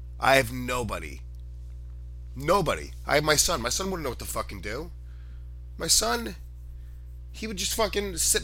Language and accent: English; Paterson, New Jersey, United States; born there; I was born in Jersey, so I can say that, guys. That's like saying the N-word and being a black person. I'm allowed to fucking... I also wasn't even just born in Jersey. I was born in the worst of the Jersey. Patterson, P-Town, nigga.